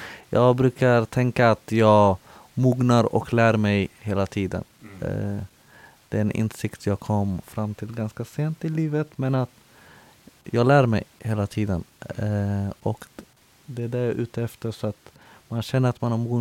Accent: Örebro, Örebro County, Sweden; när man växer upp i ett område, jag kommer från Vivalla.

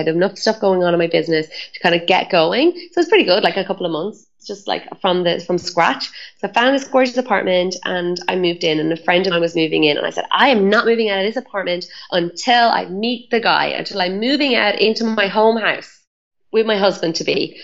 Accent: Ireland; like I'm Irish, so it's cold usually.

